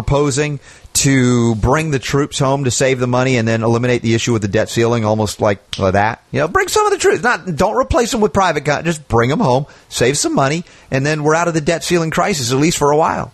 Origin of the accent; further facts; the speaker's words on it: United States; I'm an American.